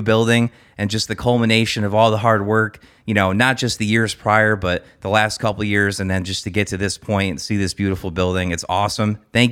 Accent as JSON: {"language": "English", "town": "Newtown", "region": "Connecticut", "country": "United States", "tie": "born or raised there", "said": "he's still located in my hometown of Newtown, Connecticut"}